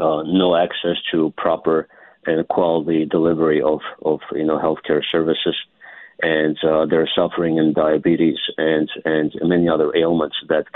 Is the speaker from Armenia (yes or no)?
yes; Yerevan, Armenia; now in United States; No, I'm from Armenia itself, from Yerevan.